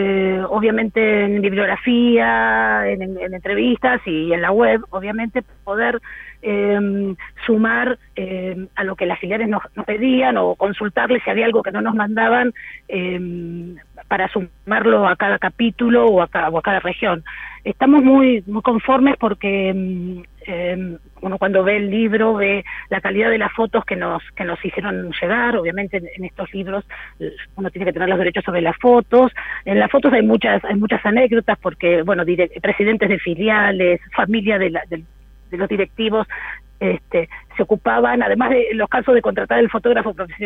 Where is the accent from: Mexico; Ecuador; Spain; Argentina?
Argentina; Mar del Plata, Buenos Aires Province; hasta en la provincia de Buenos Aires, porque somos de Mar del Plata